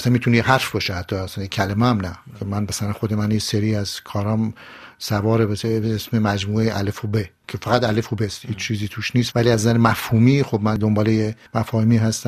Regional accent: Behshahr, Mazandaran, Iran; born there; من در شمال ایران در شهر بهشهر به دنیا آمدم، از یک خانواده سمنانی. در واقع ما مهاجر به دنیا آمدیم، الان هم مهاجریم.

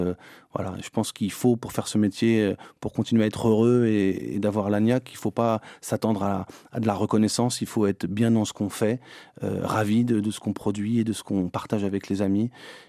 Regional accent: Aubervilliers, Île-de-France, France; Un territoire que je connais bien, qui est le mien, là où j'ai grandi

